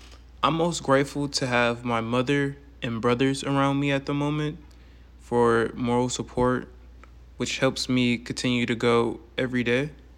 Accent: Milwaukee, Wisconsin, United States; moved away as an adult; I was born in Milwaukee, Wisconsin. And I stayed in Milwaukee for about 18 years. Went to high school at Milwaukee Lutheran

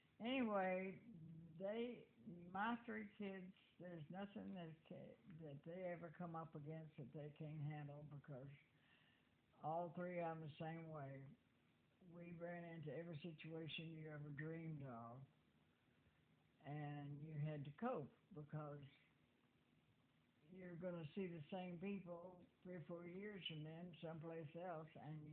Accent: Nashville, Tennessee, United States; And this was, I grew up in Nashville, Tennessee.

